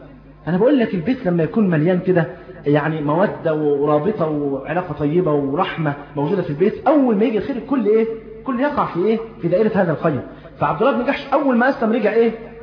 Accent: Egypt; وما تستغربش كده انت عارف احنا عندنا في مصر هنا لحد وقت قريب جدا ايام جدي وجدك ما كانش يعرف التقويم برضه.

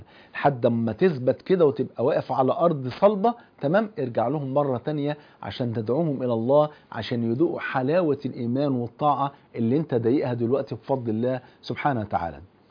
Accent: Egypt; عشان كده حتى المثل عندنا في مصر يقولك اختار الجار قبل الدار

